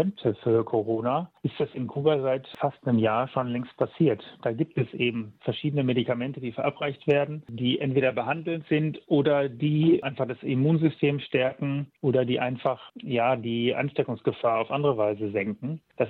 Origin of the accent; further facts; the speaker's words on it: Mainz, Rhineland-Palatinate, Germany; die hier zum Beispiel in meiner Heimatstadt Mainz hergestellt werden